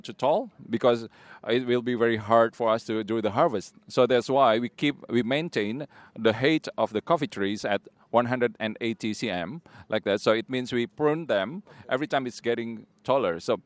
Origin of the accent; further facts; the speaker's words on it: Indonesia; from Indonesia.